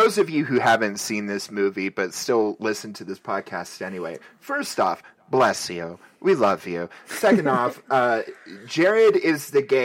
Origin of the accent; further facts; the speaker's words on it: Dallas, Texas, United States; Yes, but not because I was raised in Dallas. It's because I'm queer.